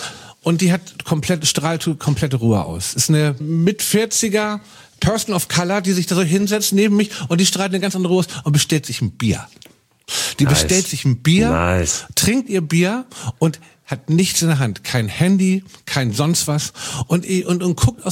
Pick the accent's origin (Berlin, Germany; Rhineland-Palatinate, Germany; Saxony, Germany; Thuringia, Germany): Rhineland-Palatinate, Germany; Koblenz; Also, wir kommen aus Koblenz.